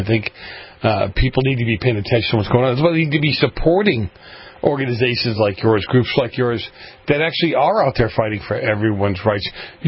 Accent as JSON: {"language": "English", "town": "Boston", "region": "Massachusetts", "country": "United States", "tie": "born or raised there", "said": "You had people where I grew up in Boston, where you had a lot of Italian immigrants there"}